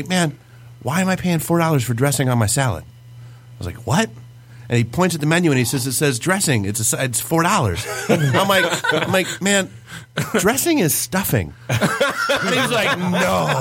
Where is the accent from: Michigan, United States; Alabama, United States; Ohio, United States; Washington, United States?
Michigan, United States; Detroit; Born and raised in South Detroit.